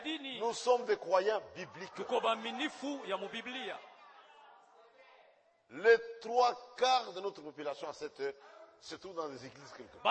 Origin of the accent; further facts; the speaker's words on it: DR Congo; Ici chez nous au Congo.